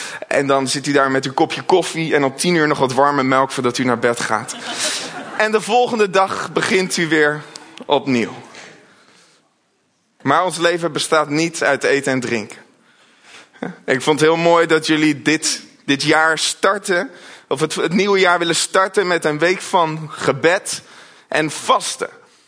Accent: Netherlands; ik kom zelf uit Gouden. Maar we wonen in een westelijke samenleving en we hebben het als Nederlanders erg goed.

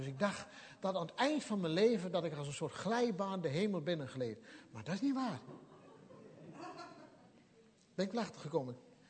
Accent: Gelderland, Netherlands; Ik kom van de Veluwe en denk ik van, och, wat ziet het hier allemaal prachtig uit.

